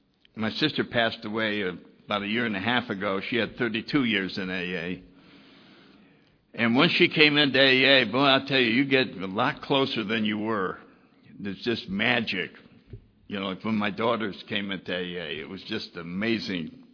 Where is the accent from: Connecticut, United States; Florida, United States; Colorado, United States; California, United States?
Connecticut, United States; New Haven; born there; I was born in 1931 in New Haven, Connecticut